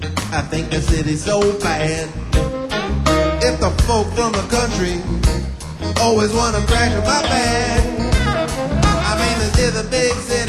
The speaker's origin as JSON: {"language": "English", "town": "New York City", "region": "New York", "country": "United States", "said": "You know, we're all from New York City."}